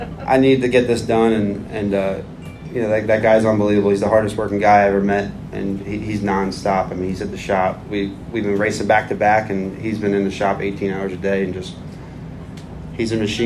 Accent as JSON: {"language": "English", "town": "Maple Grove", "region": "Minnesota", "country": "United States", "tie": "born or raised there", "said": "But coming into Maple Grove, my hometown, I had a lot of support, you know, 100-plus people, friends and family."}